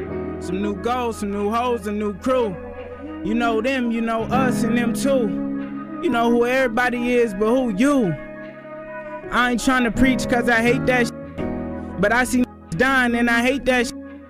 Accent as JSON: {"language": "English", "town": "Vallejo", "region": "California", "country": "United States", "said": "I'm from Vallejo, California, baby."}